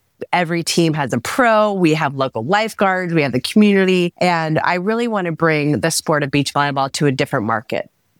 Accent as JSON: {"language": "English", "region": "California", "country": "United States", "tie": "born or raised there", "said": "I grew up in the Bay Area."}